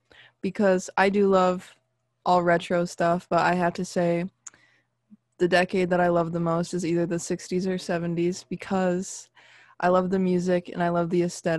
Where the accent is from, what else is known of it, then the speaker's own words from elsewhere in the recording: Cicero, New York, United States; I'm from Cicero, which is right outside of Syracuse, New York.